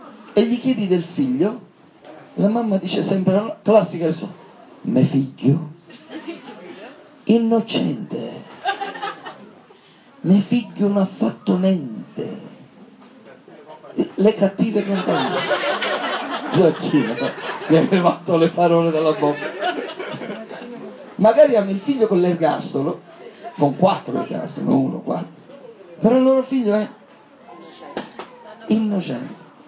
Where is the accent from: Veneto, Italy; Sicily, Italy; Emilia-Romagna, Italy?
Sicily, Italy; Catania; Io vengo da Catania, lavoro molto nei quartieri a rischio, i quartieri un po' come Scampia, sapete, questi quartieri tipo quartieri spagnoli, eccetera, eccetera, questi quartieri molto pesanti da un certo punto di vista, molta delinquenza